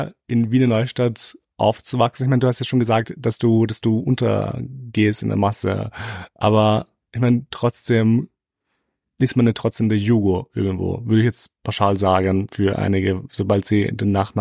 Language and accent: German; Kosovo; now in Germany; weil wir sind aus dem Kosovo.